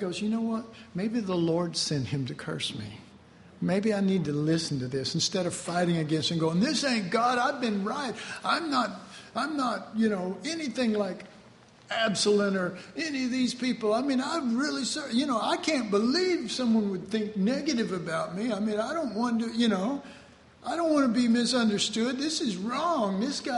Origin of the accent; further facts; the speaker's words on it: Dallas, Texas, United States; Again, I was born in Oak Cliff or raised, you know.